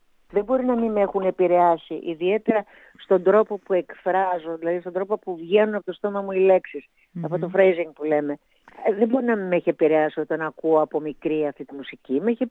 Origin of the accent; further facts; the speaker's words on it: Greece; Καταρχήν είμαι Ελληνίδα τραγουδιστρία.